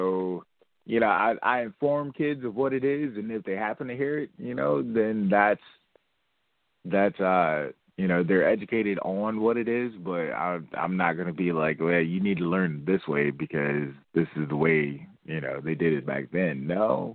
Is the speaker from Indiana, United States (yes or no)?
yes; Fort Wayne, Indiana, United States; I wanted to find one in my hometown of Fort Wayne, since it's a bigger city and it'd be easier for people to get to.